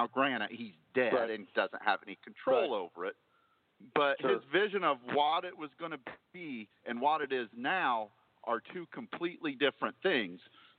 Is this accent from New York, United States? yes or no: no; Huntington, Indiana, United States; And I'm from Huntington, Indiana.